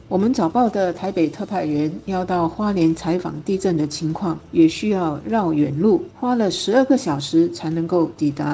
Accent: Singapore; 那新加坡基本上是没有天灾，我们是很幸运的

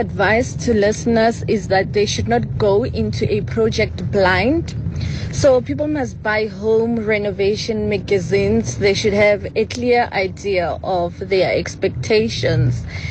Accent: Pretoria, Gauteng, South Africa; from Pretoria, an interior decorator.

